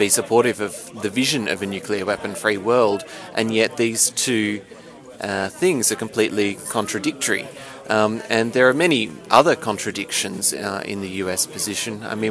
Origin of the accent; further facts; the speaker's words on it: Australia; So I'm not an American, I'm Australian.